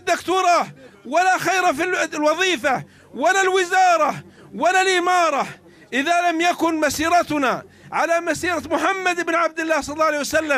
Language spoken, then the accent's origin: Arabic; Saudi Arabia; أنا أتيت من السعودية لا بإسلام سعودي ولا لإسلام أردني ولا مصري ولا مغربي